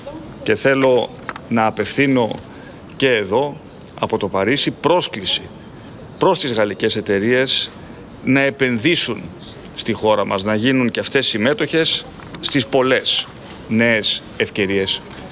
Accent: Greece

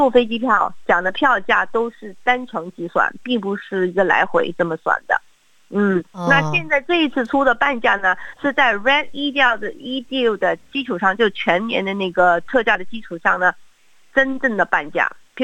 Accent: Australia; 我们澳洲人那个旅游的时间一般考虑的都是会在半年之内

